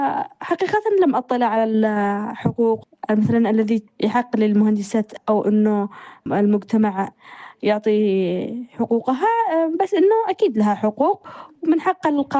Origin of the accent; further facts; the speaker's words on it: Yemen; طبعا المهندسات عندنا باليمن ما فيش كثير،